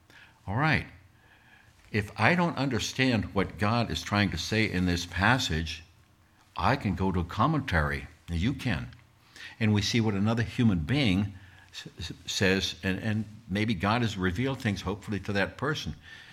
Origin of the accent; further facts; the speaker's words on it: United States; I had to, because I'm born in America. I'm not born in India, and I'm not born in China.